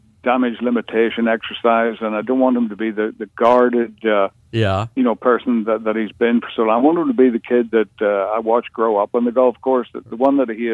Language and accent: English; Northern Ireland, United Kingdom; I grew up in Northern Ireland in the 50s and 60s and 70s. And, it was an urban war zone